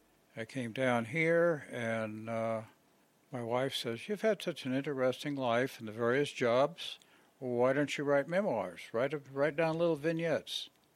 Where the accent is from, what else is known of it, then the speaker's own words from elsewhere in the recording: San Jose, California, United States; born there; moved away as an adult; also born or lived in Reno; now in Las Vegas, United States; Well, I was born in San Jose, California. Lived in Santa Clara County up until 70s, almost the 80s.